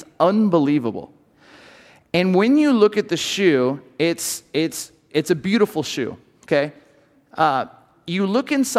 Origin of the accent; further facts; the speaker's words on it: Camarillo, California, United States; different from Camarillo, which was my hometown, 63,000. It's perfect air.